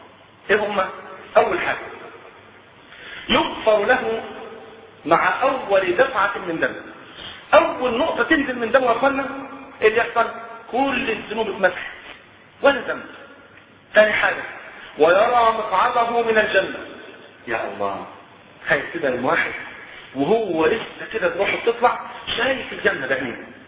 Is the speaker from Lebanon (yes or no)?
no; Egypt; والحمد لله المواتير اللي عندنا في مصر شغاله تمام بفضل الله